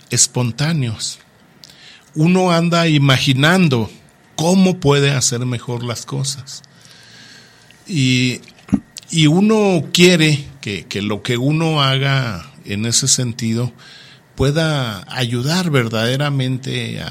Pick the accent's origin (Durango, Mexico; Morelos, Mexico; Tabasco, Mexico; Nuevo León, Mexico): Durango, Mexico; Coneto de Comonfort; yo estoy orgulloso de mi tierra, de Coneto de Comonfort.